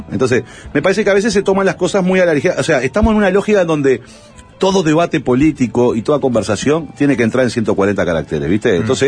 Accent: Montevideo, Uruguay; Yo soy hijo de las políticas culturales de la izquierda uruguaya, porque yo vengo de la Gruta de Lourdes

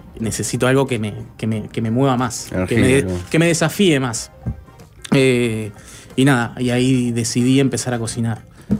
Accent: Aguas Corrientes, Canelones, Uruguay; Yo soy de Aguas Corrientes, o sea, soy de Canelones, pero mi madre y mis abuelos son de Aguas Corrientes y me crié mayormente lo que sería mi infancia en Aguas Corrientes, ¿no? Que es un pueblito que tiene un río, es hermoso, fue fundado por ingleses

